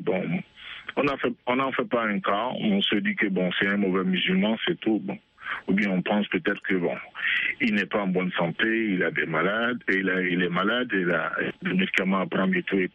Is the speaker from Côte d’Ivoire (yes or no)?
yes; Côte d’Ivoire; Je ne suis pas du Mali, je suis de la Côte d'Ivoire.